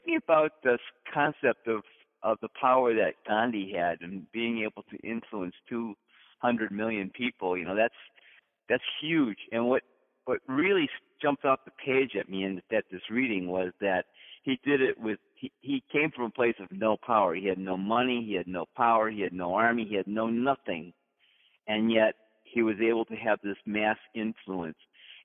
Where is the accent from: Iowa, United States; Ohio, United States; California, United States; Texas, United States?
Ohio, United States; Chagrin Falls; I'm from Chagrin Falls.